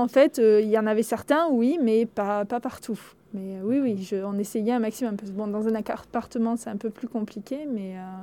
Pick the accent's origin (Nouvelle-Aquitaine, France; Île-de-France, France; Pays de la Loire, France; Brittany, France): Nouvelle-Aquitaine, France; Bordeaux; je viens de Bordeaux. J'ai vécu 27 ans à Bordeaux, je suis née là-bas.